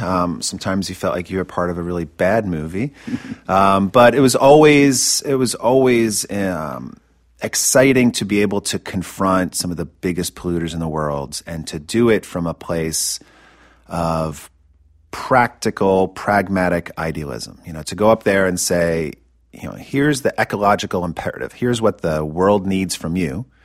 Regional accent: Chadwick Beach, New Jersey, United States; So I grew up on the Jersey Shore, and I grew up on a little barrier island, central New Jersey, tiny town, 4 blocks long, called Chadwick Beach.

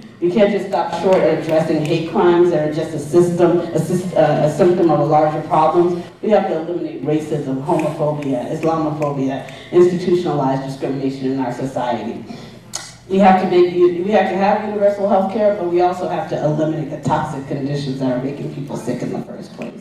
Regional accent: Appalachia, United States; I am an Appalachian coal miner in a profession where 76,000 of my comrades have died of black lung disease since 1968.

